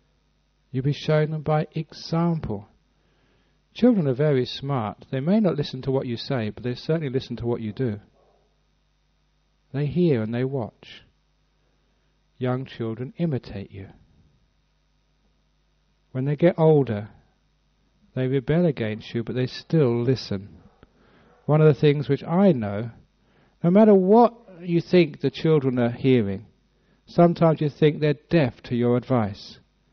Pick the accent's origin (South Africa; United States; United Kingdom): United Kingdom; England; look, you can do that to the Thai monks, but I'm English. Don't do it to me, please.